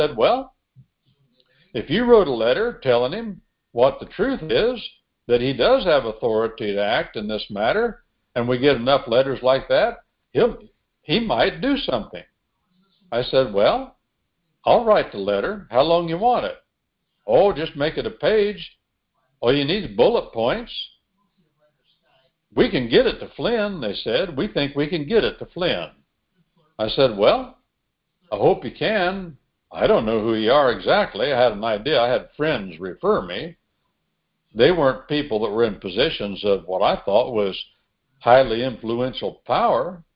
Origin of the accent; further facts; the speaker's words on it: United States; So I said, I'm an American. I'll just write a letter.